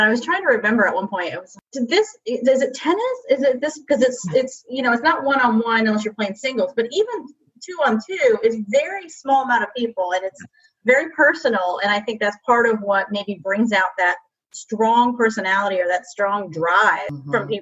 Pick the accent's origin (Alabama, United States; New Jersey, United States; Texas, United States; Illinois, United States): New Jersey, United States; I'm from New Jersey.